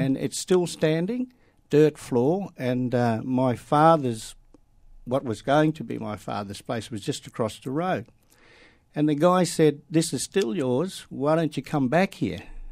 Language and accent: English; Sydney, New South Wales, Australia; born there; I was born in Sydney in a place called Ashfield. The rest of my brothers and sisters were born here. We came back in 1947